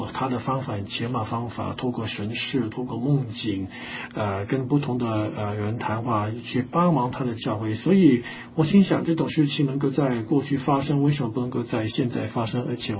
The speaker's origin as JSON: {"language": "Chinese", "country": "Hong Kong", "tie": "born there", "also_born_or_lived": "Italy / Switzerland", "moved": "yes", "said": "我是香港出生的，我是在1978年去外国念书，那个时候我从来没有想到过会在外国进了修院的。我去了意大利，去了瑞士，在瑞士进了修院"}